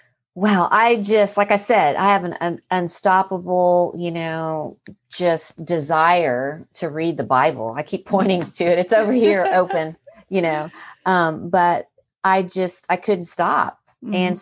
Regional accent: San Antonio, Texas, United States; But yeah, I'm a South Texas girl. I grew up in San Antonio. So yeah, Spanish is, you know, the second language.

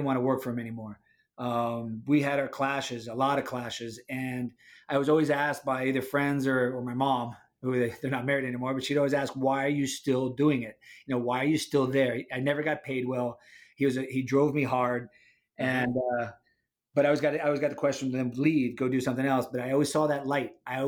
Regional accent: Miami, Florida, United States; I'm from Miami. So left out of Miami, did my 10 years, came back to Miami

